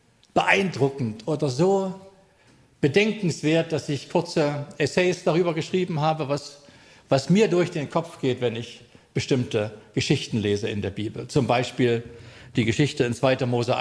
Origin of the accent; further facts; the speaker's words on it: Jena, Thuringia, Germany; also born or lived in Leipzig; now in Lüchen, Germany; Wir leben in der Nähe von Neustrelitz in Lüchen. Ich bin aufgewachsen in Jena, habe dann 20 Jahre in Leipzig gelebt.